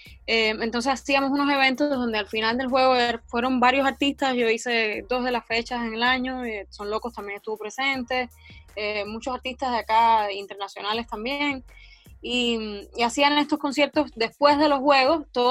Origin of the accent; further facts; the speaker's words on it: San Nicolás de Bari, Mayabeque, Cuba; Yo soy de San Nicolás de Bari.